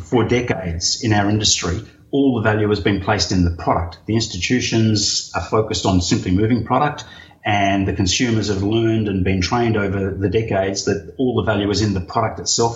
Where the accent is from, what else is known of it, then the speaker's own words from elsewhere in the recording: Australia; Of course, that comes from being Australian. We are very simple people.